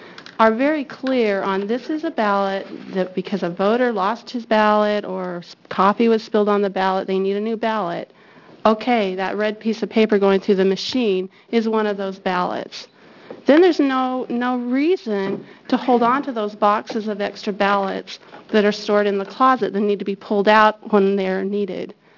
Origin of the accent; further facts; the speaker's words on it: Albany, Oregon, United States; I'm from Albany, Oregon